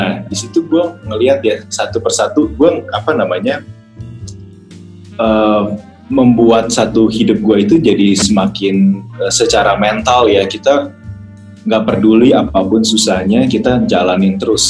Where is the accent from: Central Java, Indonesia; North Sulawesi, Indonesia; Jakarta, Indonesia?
Jakarta, Indonesia; gue lahir di Jakarta, besar di Jakarta, jadi semua sekolah di Jakarta.